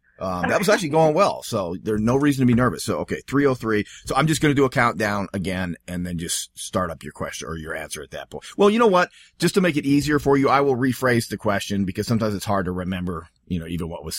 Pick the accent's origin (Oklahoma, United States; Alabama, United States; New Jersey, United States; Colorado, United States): Colorado, United States; my home state of Colorado, doesn't have a rich history of horse racing anyway.